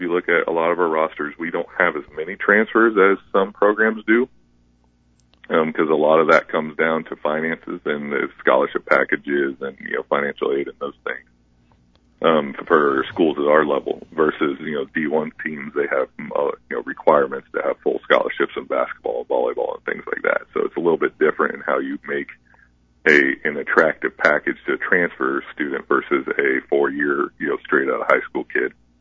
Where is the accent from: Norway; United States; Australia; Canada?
United States; Ohio; So when I grew up, in Northeast Ohio, NAIA schools were looked down on very much.